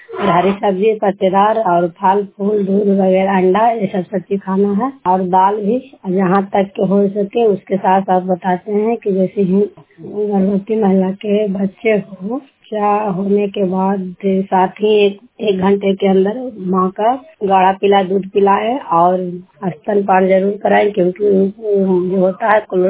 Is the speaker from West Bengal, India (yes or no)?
no; Bihar, India; हर कठन पूरा पोस्ट थाना नुसरा जिला नालंदा की निवासी हूँ